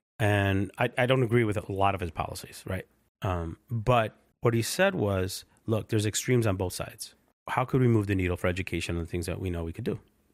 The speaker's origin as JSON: {"language": "English", "region": "Connecticut", "country": "United States", "said": "You know, I'm from Connecticut, and we have a submarine base over there."}